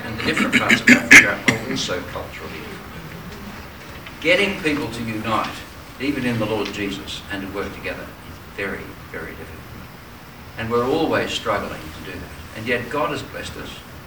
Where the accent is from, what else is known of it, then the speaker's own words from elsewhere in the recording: Australia; the reason they chose me in the first place is that I'm an Australian.